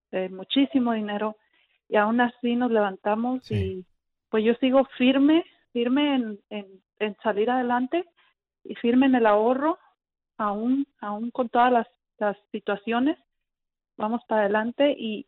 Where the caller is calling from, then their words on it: Anaheim, California, United States; de Anaheim.